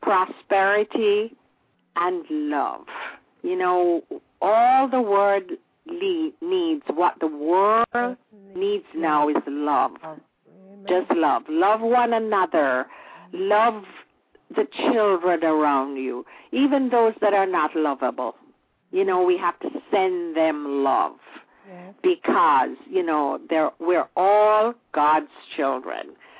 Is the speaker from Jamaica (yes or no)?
yes; Jamaica; about the way it used to be when we grew up in Jamaica.